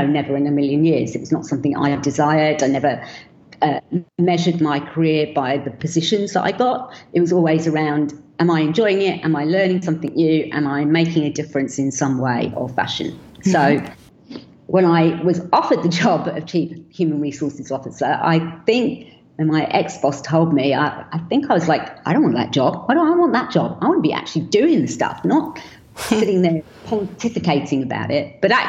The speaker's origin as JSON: {"language": "English", "region": "London", "country": "United Kingdom", "tie": "born there", "said": "daughter of immigrants who came to the UK from India back in the very early 60s. I was born in London."}